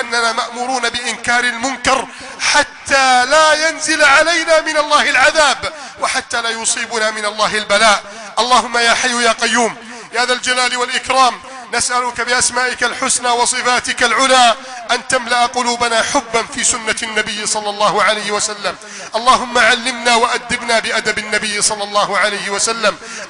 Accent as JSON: {"language": "Arabic", "country": "Egypt", "said": "اللهم احفظ بلدنا مصر"}